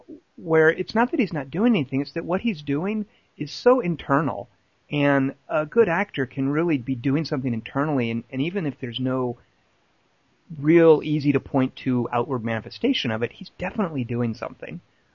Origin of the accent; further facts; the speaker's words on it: Arkansas, United States; I really did like the setup for the final final set piece in, which I believe was actually in my home state of Arkansas.